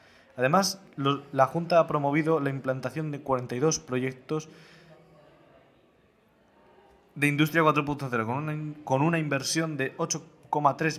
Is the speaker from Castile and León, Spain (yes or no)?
yes; Valladolid, Castile and León, Spain; Somos de Valladolid, Castilla y León